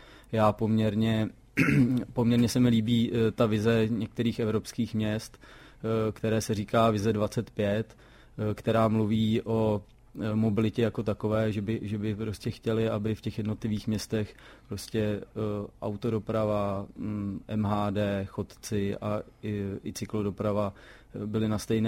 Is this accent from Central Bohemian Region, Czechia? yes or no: yes; Mladá Boleslav, Central Bohemian Region, Czechia; i když jsem z Mladé Boleslavy